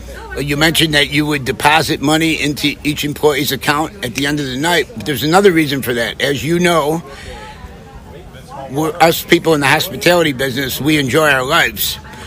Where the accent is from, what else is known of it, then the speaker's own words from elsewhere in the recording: New York, United States; I'm from Western New York, so I know cold. I know cold in winter.